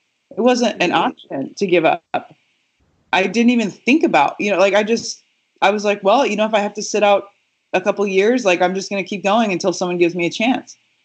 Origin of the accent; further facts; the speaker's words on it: Omaha, Nebraska, United States; I grew up in Omaha, Nebraska, right? Like I grew up in West Omaha, not very diverse, by the way.